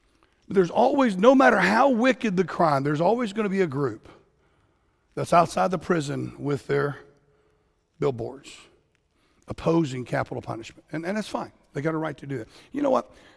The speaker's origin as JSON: {"language": "English", "region": "Florida", "country": "United States", "tie": "born or raised there", "said": "Now, I grew up in South Florida where if you want to be executed back in the day, that's where you went."}